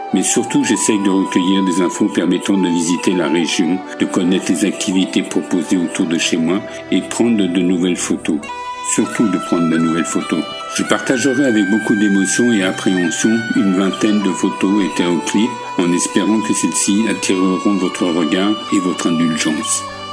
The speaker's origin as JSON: {"language": "French", "region": "Île-de-France", "country": "France", "tie": "born or raised there", "also_born_or_lived": "Oise", "lives_now": "Saint-Pierre-des-Nids, France", "said": "60 pour l'Oise d'où je viens et 53 pour la Mayenne où je suis maintenant. J'ai 69 ans, je suis natif des Yvelines et j'habite en Mayenne à Saint-Pierre-des-Nids."}